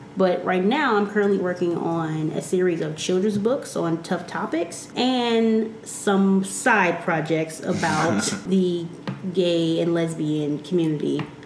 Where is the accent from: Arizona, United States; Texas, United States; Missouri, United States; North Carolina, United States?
Missouri, United States; now in Los Angeles, United States; I am from Missouri, and it is as horrible as it sounds.